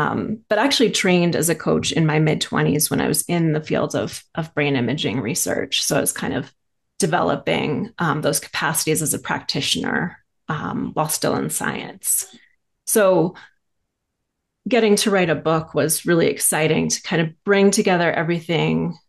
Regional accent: Maine, United States; I grew up in Maine and then went to Oberlin College

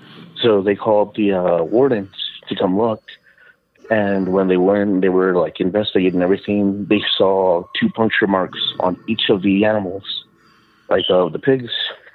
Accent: Texas, United States; I'm from South Texas.

